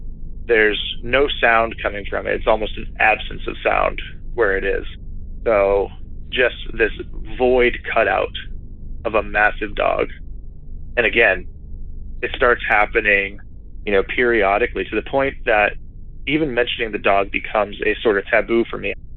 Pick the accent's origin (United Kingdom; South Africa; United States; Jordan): United States; Arizona; I'm from Arizona, and that's where this story takes place, kind of over the course of years.